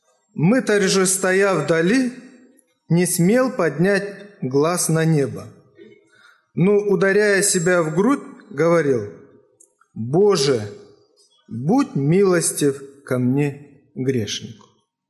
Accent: Moldova; Я из Молдавии, юг Молдавии, церковь Бежгиоз.

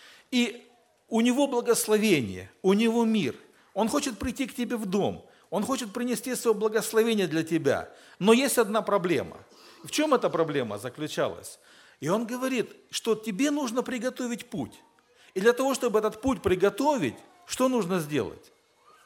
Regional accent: Adler, Krasnodar Krai, Russia; Родом. Ну, я из Адлера приехал. Из Адлера.

